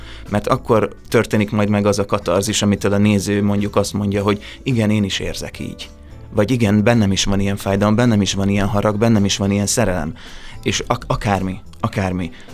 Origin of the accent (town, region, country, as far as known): Szeged, Csongrád-Csanád, Hungary; born or raised there